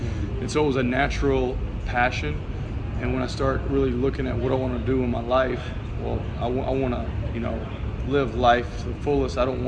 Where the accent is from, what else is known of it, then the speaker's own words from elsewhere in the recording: Alabama, United States; So, born and raised in Alabama, played high school football at Prattville High, went on to play college football at UAB